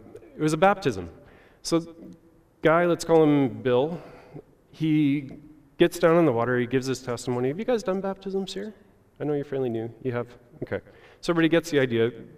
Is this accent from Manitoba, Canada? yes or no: no; Nova Scotia, Canada; we live in farmland. We're surrounded by dairy farms. I'm not a city guy. I grew up in backwoods in Nova Scotia.